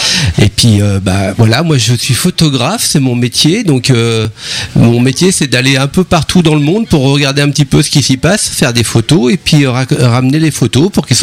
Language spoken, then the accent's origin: French; Rugles, Normandy, France; Donc j'habite à Rugles, donc je suis un enfant du pays, un enfant de Normandie